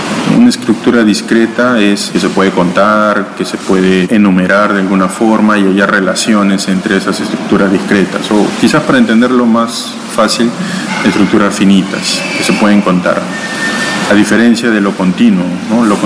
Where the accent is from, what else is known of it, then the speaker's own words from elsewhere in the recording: Peru; moved away as an adult; now in Russia; yo estaba a cargo en Perú del entrenamiento y de las Olimpiadas en mi país